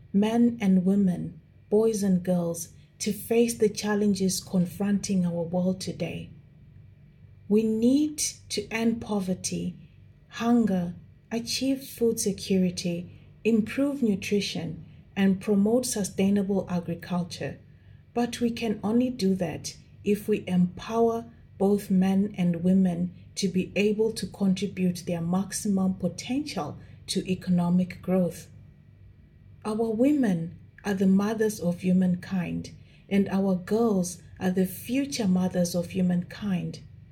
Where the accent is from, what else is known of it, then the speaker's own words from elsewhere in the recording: Zimbabwe; I come from Zimbabwe